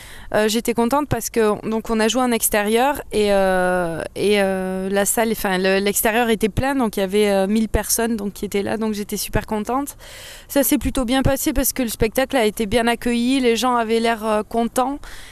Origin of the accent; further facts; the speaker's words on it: Perpignan, Occitanie, France; Moi je suis de Perpignan, donc je suis quand même assez euphorique.